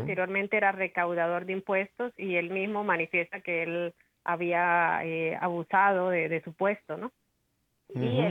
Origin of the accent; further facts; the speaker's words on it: Colombia; now in Miami, United States; yo soy de Colombia, nacida en Colombia, vivo aquí, radico aquí en la ciudad de Miami ya hace un buen tiempo.